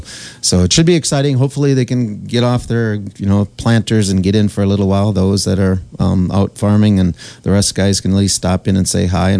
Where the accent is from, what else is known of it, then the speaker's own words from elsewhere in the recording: Morris, Minnesota, United States; And then we go to Morris Friday night, always a spirited contest. That's my hometown. Used to be in the West Central Conference.